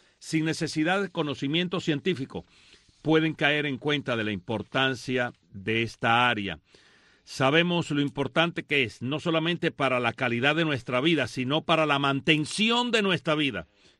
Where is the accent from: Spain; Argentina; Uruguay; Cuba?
Cuba; siendo sexólogo y siendo cubano